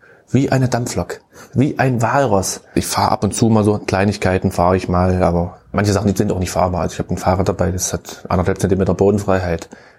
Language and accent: German; Köthen, Saxony-Anhalt, Germany; born there; Also ich bin gebürtiger Köthen, obwohl das hört man vielleicht nicht so.